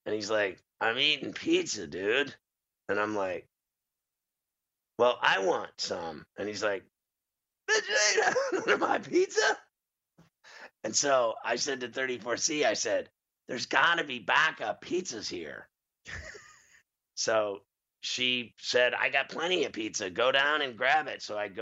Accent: New York City, New York, United States; we're from New York, so, right? We have great pizza here

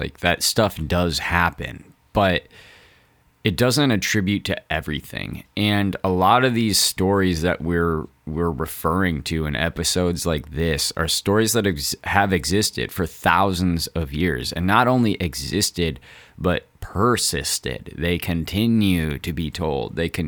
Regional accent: Missouri, United States; I grew up in Missouri, where there's just a shit ton of nasty, dirty cliff caves.

